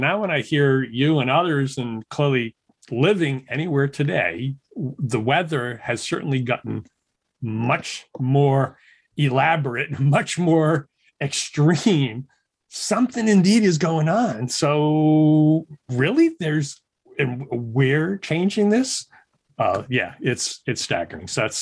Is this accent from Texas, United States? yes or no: no; Pawtucket, Rhode Island, United States; I grew up in Pawtucket, Rhode Island.